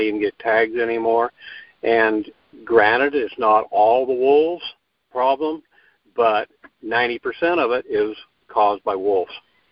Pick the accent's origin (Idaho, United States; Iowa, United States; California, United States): Idaho, United States; Orofino; I actually grew up in Orofino, which is downriver west of here, 21 miles. You know, I grew up in that country and basically elk hunted pretty much everywhere you can think of in Clearwater and Nez Perce County.